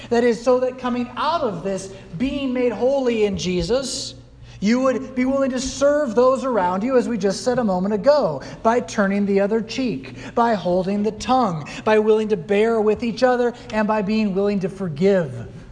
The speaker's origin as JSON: {"language": "English", "region": "California", "country": "United States", "said": "I hail from California, where they'll get 5, 6, 7 feet tall."}